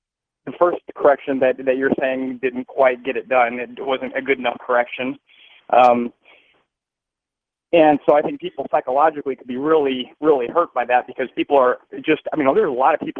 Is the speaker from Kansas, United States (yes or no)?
no; Mesa, Arizona, United States; I see it here locally in my hometown here. First of all, I see a lot of businesses here. I mean, the commercial businesses in Mesa, which is a pretty big bedroom community for Phoenix.